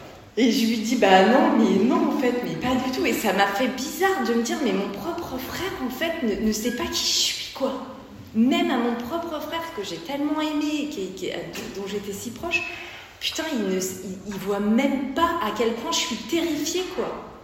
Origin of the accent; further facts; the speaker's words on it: Nantes, Pays de la Loire, France; effectivement, et je suis des Nantes.